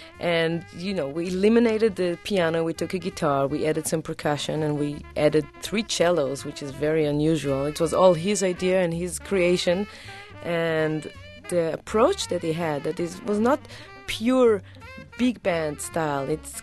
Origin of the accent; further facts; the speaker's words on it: Tel Aviv, Tel Aviv District, Israel; English is a second language; my two brothers were already playing in a big band in my hometown in Tel Aviv.